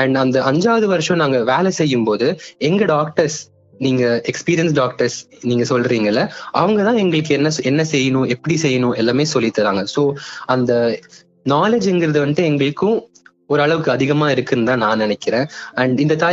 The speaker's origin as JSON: {"language": "Tamil", "town": "Ooty", "region": "Tamil Nadu", "country": "India", "tie": "born or raised there", "said": "என்னோட சொந்த ஊர் ஊட்டி."}